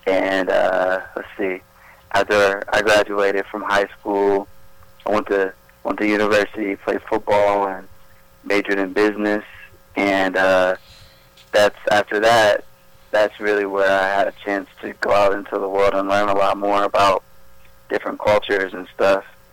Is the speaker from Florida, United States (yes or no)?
no; Marion, Ohio, United States; So I grew up here in Marion, Ohio. I spent most of my time living in Crescent Heights, which is over by Southland Mall and Kroger.